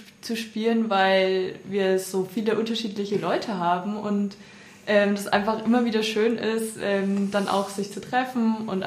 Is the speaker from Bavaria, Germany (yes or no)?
yes; Selb, Bavaria, Germany; Ich komme aus Selb. Ich bin 23 Jahre alt und ich studiere Lehramt in Würzburg.